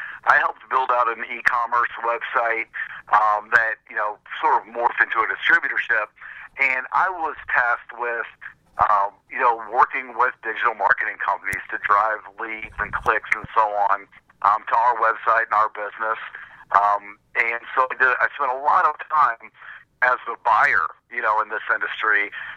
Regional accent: Santa Claus, Indiana, United States; now in Indianapolis, United States; I grew up in southern Indiana, down in the Santa Claus area.

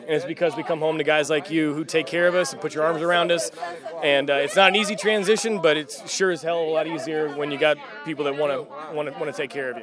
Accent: Houston, Texas, United States; I grew up in Houston. Everybody wants to be an astronaut when you live that close to NASA.

